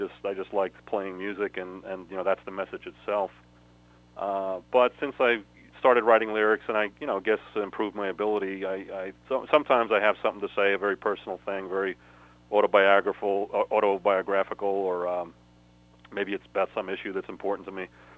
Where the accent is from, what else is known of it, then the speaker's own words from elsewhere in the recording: Westbury, New York, United States; moved away as an adult; also born or lived in Brooklyn; now in New Jersey, United States; I grew up on Long Island. Born in Brooklyn, raised in Westbury, Long Island, which is central Nassau County.